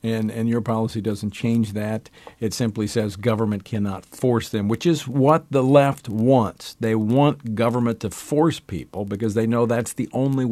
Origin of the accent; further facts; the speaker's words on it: Louisiana, United States; they're moving it to my home state of Louisiana, to New Orleans.